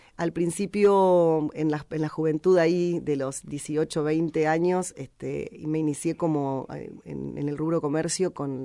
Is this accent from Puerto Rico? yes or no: no; San Antonio Oeste, Río Negro, Argentina; also born or lived in Cipolletti; Yo soy nacida, criada en San Antonio Oeste hasta mis 16 años. Cuando ya perfilábamos para la universidad, mi padre decide llevarnos a Cipolletti, porque ya estaba con una empresa él ahí instalándose. Así que soy también cipolleña por adopción.